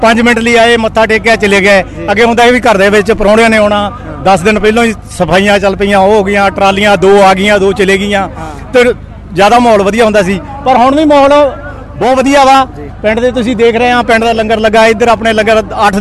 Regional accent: Tashpura, Punjab, India; ਪਿੰਡ ਦਾ ਆਪਣਾ ਤਾਸ਼ਪੁਰਾ

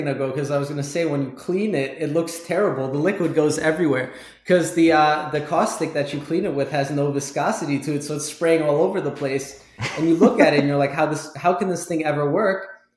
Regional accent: Germany; English is a second language; I grew up in Germany

